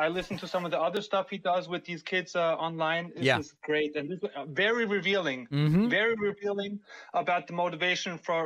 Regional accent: Austria; English is a second language; So I'm from Austria. I'm smack in the middle of Europe.

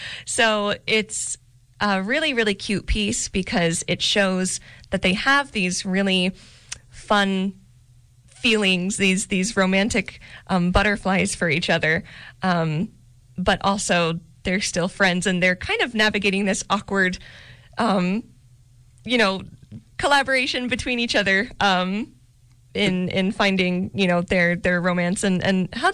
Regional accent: Des Moines, Iowa, United States; which is my hometown. I'm from Des Moines

